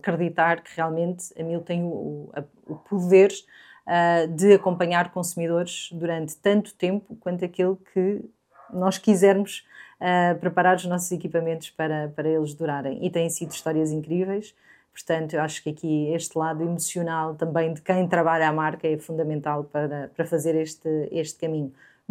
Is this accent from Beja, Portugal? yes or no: no; Sever do Vouga, Aveiro, Portugal; now in Lisbon, Portugal; Eu não sou de Lisboa, sou de uma pequena vila no norte, Severo de Voga, que muito dificilmente algumas pessoas conhecerão. Vivo em Lisboa há mais de 20 anos